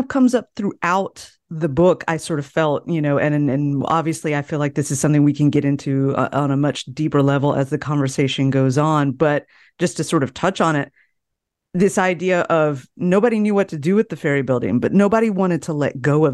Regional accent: California, United States; As I said earlier, you know, I'm not from the Bay Area

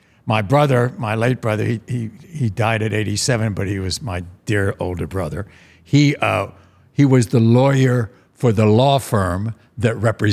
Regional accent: Washington, District of Columbia, United States; growing up in Washington, the nation's capital, my first job once I got out of school was being a radio reporter

